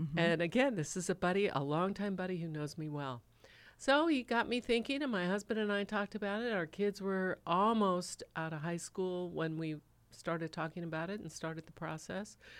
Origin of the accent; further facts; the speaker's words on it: California, United States; I've been here since 1977. So I've been here 40 years. And even as a kid, we would come. I'm from the San Fernando Valley originally.